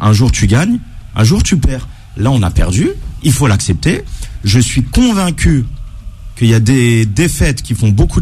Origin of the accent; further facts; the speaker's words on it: Algeria; en tant qu'Algérien